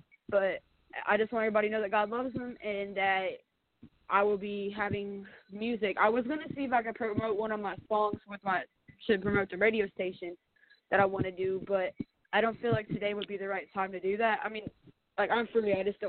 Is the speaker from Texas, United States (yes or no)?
no; Columbus, Ohio, United States; now in Kentucky, United States; I'm from Columbus, Ohio originally, but I've been in Kentucky the past 6 years of my life.